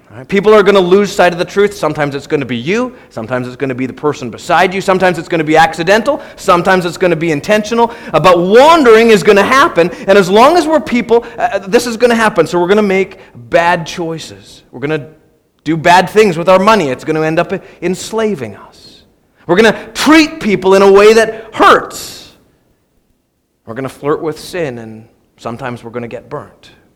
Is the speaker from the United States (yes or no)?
no; Canada; But James, we're Canadian. This is a problem, right? In Canada, the worst thing that you can do to a person is offend them.